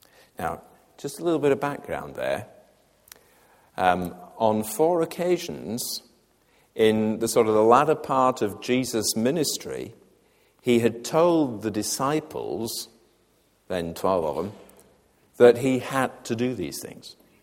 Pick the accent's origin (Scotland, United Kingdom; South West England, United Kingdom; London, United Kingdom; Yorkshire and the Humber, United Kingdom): Yorkshire and the Humber, United Kingdom; Where I grew up in Yorkshire, the east coast of Yorkshire was serviced by RAF Leconfield.